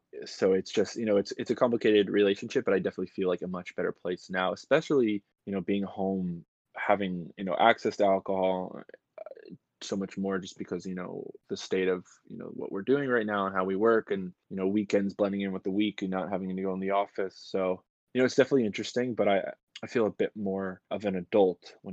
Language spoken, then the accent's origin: English; East Brunswick, New Jersey, United States; also born or lived in Brooklyn; I'm from East Brunswick, New Jersey. Recently lived in Brooklyn, New York, but back home due to the current circumstances